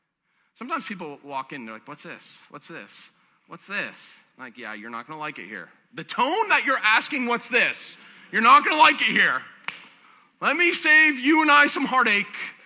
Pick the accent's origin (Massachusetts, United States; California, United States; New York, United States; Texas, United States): Massachusetts, United States; Boston; No, I'm a Bostonian, man. You can take the guy out of Boston, but you can't take the Boston out of the guy.